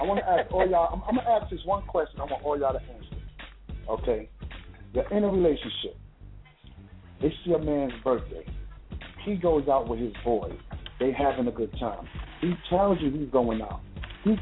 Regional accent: New York, United States; See, I'm from New York.

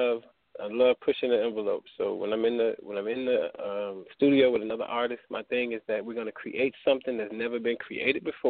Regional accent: Tuskegee, Alabama, United States; now in Atlanta, United States; Right now I'm located in ATL, Atlanta, Georgia. And but originally, you know, I'm from a little historic town in Tuskegee, Alabama

